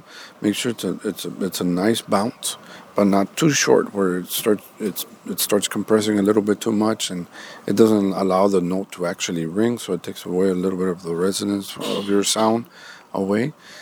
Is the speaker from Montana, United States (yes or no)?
no; Rio Grande City, Texas, United States; I am from Rio Grande City.